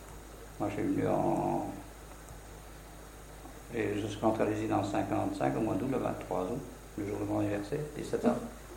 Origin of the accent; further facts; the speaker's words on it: Saint-Mard, Wallonia, Belgium; Ah non, je suis Virtonnais.